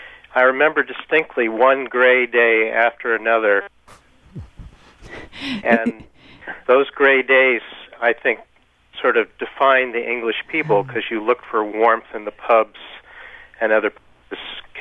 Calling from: Dorchester, Massachusetts, United States; I'm calling from Dorchester, and I've had a lot of experience with the British, particularly through my house in Canada.

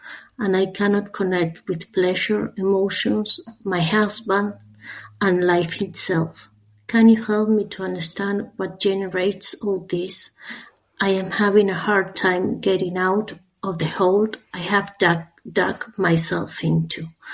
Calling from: Barcelona, Catalonia, Spain; from Barcelona, Spain.

